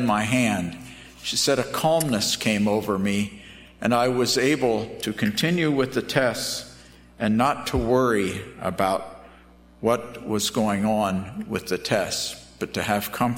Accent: North East England, United Kingdom; I'm from Northumberland

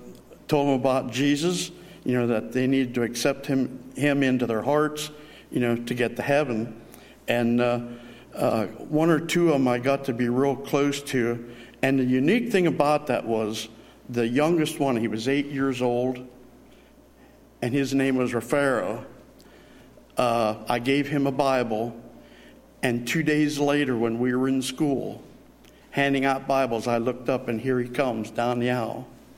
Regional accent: United States; ma'am, I said, I'm from the United States. I said, this is a copy of God's word.

